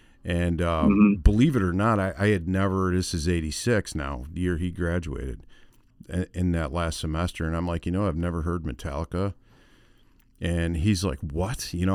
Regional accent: Buffalo, New York, United States; I'm from Buffalo.

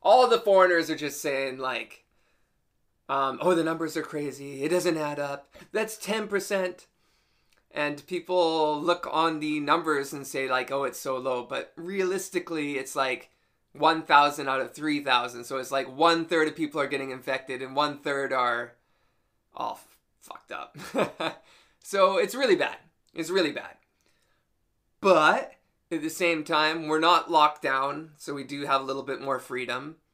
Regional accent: Canada; And drugs were really bad where I grew up in Canada.

